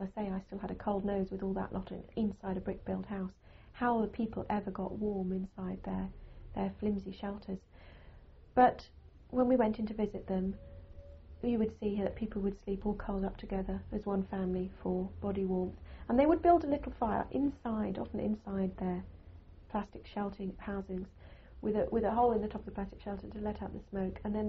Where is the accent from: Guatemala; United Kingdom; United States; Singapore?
United Kingdom; because I am British